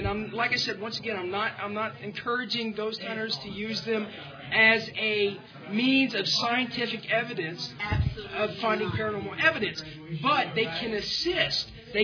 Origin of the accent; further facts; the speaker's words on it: Indiana, United States; And of course, I'm from Indiana, so I'm scared.